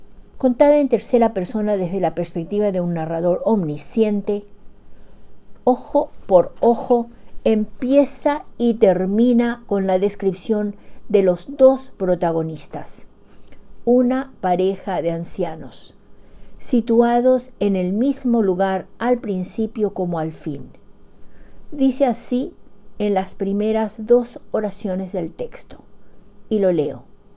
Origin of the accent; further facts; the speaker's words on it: Paraguay; now in Bedford, United States; estoy con ustedes desde Bedford, Massachusetts, con otro breve cuento de la producción narrativa de mi país natal, Yeretamí, Paraguay, situado en el corazón de América del Sur.